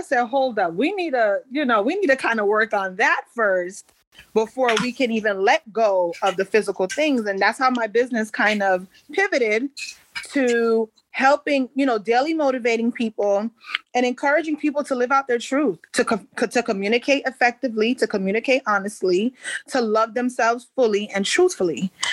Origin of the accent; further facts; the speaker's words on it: Paterson, New Jersey, United States; also born or lived in Palisades Park / Prospect Park; I grew up in the northern New Jersey area. So it isn't, the bulk of my adolescence was spent in Paterson, New Jersey. But I've lived in Palisades Park. I've lived in Prospect Park.